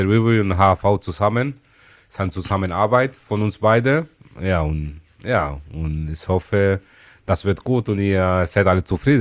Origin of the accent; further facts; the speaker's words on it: Malabo, Bioko Norte, Equatorial Guinea; also born or lived in Madrid, Spain; Meine Wurzeln kommen aus Äquatorial Guinea. Genau, ich bin in Malabo groß geworden.